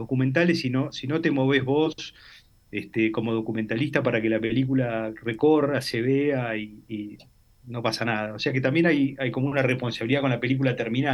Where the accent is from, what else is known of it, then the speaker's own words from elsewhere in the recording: Argentina; esto ya lo digo como argentino